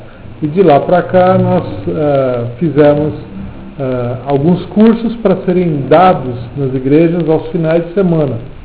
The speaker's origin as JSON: {"language": "Portuguese", "region": "São Paulo", "country": "Brazil", "said": "Mas somos lá de São Paulo, somos de uma igreja batista, chamada Igreja Batista de Água Branca, que é um bairro ali de São Paulo"}